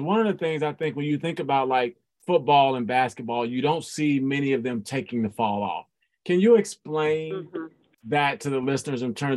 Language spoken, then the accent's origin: English; Midwest, United States; I'm from the Midwest, right?